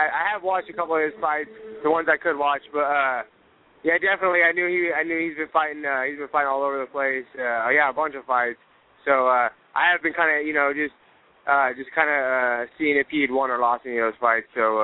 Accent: Yakima, Washington, United States; And I'm from Yakima, so I guess that doesn't like fall on the TV ratings or something.

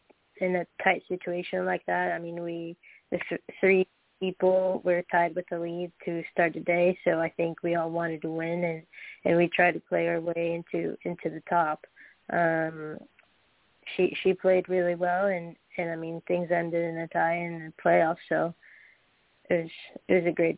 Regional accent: Colombia; English is a second language; Colombia, South America.

